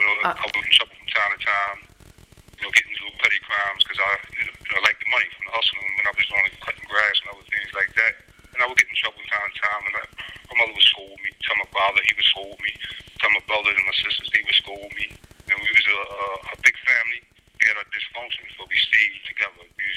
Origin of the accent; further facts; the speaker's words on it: Philadelphia, Pennsylvania, United States; I was the youngest of 11 children. I grew up in West Philadelphia.